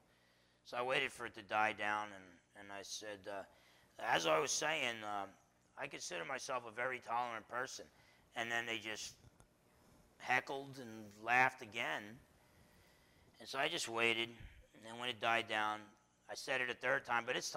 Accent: Bremerton, Washington, United States; In Kitsap County, we have I'm from Bremerton, and I'm sure you all have heard of Bremerton

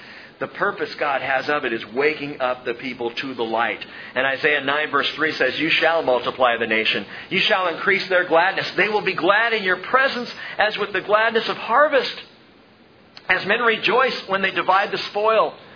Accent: California, United States; Here, I grew up in Southern California.

